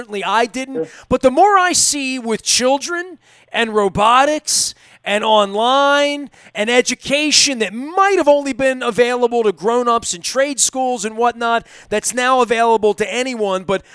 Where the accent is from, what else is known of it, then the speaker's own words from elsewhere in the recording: Dundalk, Maryland, United States; other than people knowing that I'm from Dundalk and I went to Dundalk High.